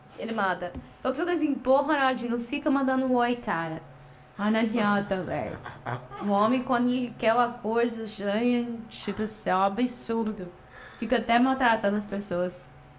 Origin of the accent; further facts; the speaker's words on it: United States; Pra quem conhece, sabe que a gente é dos Estados Unidos.